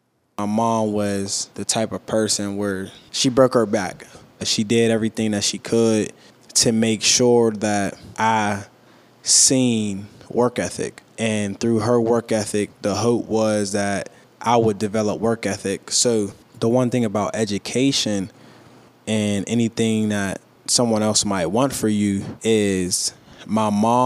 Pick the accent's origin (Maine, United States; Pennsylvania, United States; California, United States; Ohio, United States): Pennsylvania, United States; Homewood; I grew up in Homewood. It was right in Florey Way.